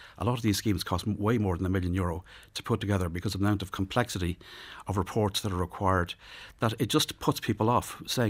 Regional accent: Leinster, Ireland; Like, I'm from Meath originally.

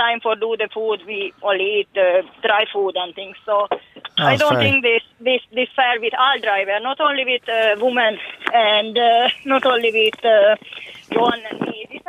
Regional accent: Budapest, Hungary; I'm from Budapest originally.

